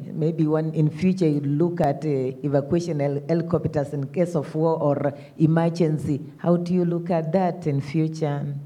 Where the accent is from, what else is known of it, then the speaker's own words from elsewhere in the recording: Kenya; I'm a USA-based company, but I come from Africa, from Kenya.